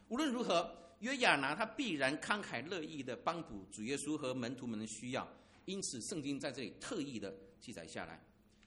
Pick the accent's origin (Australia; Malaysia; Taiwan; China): Taiwan; 这个我们台湾人比较不会这样念哦